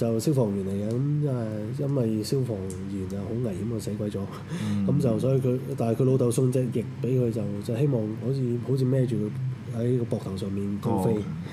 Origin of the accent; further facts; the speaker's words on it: Hong Kong; 有啲人話我哋香港人廢青咁